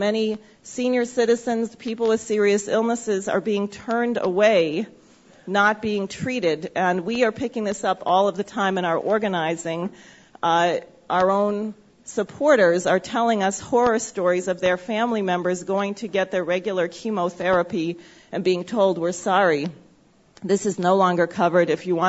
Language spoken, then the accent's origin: English; Maine, United States; the state of Maine, which I'm particularly pleased with because it's my home state.